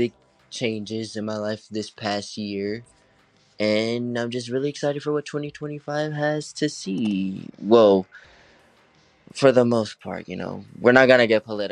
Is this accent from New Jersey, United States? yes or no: no; Arkansas, United States; I am from Arkansas, born and raised, sadly.